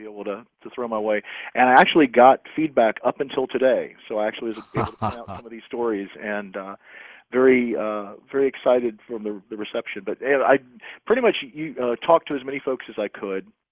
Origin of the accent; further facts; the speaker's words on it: Salem, Virginia, United States; I grew up in Salem, Virginia, and literally the interstate was in our backyard, so I would hear the trucks going by every night